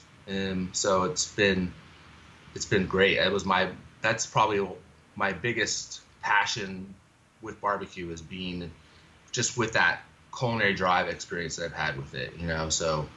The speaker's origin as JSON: {"language": "English", "town": "Alexandria", "region": "Virginia", "country": "United States", "tie": "born or raised there", "also_born_or_lived": "California / Georgia", "said": "Yeah, I grew up in Virginia. That's where I was born. I was born in Alexandria and then moved to California when I was about 2 and lived in San Jose, Santa Clara until I was 11."}